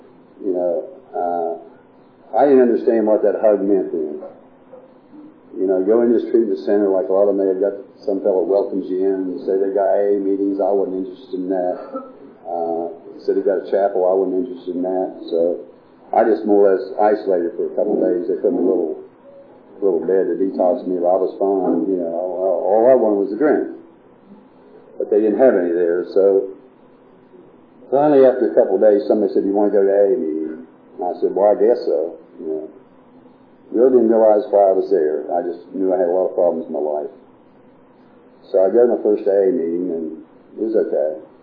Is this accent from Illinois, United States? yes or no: no; West Virginia, United States; You know, I was raised in West Virginia.